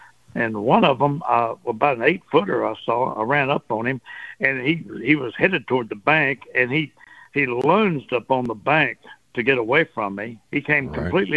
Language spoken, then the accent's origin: English; Port Arthur, Texas, United States; I grew up in Port Arthur, and we saw a lot of alligators over